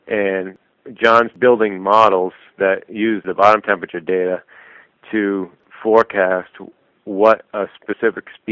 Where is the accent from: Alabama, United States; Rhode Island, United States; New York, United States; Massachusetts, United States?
Rhode Island, United States; Point Judith; I'm a fisherman from Point Judith.